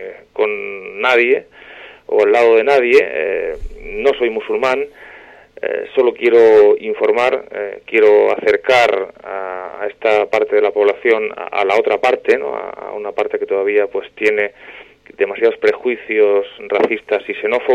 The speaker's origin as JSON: {"language": "Spanish", "town": "Torre Pacheco", "region": "Region of Murcia", "country": "Spain", "tie": "born or raised there", "said": "Torre Pacheco, en mi pueblo, pues tuve problemas."}